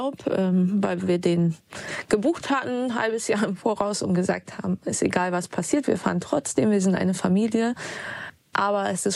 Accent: Bremen, Germany; bin 37 Jahre alt. Ich komme aus Bremen.

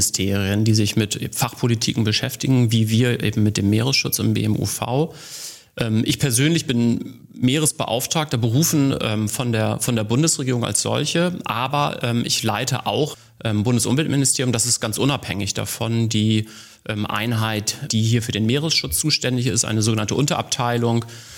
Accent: Bremen, Germany; aufgewachsen in Bremen.

